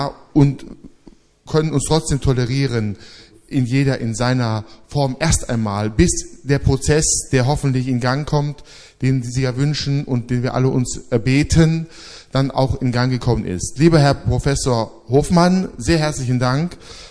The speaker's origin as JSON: {"language": "German", "region": "Rhineland", "country": "Germany", "said": "hätte ich bald gesagt, als Rheinländer"}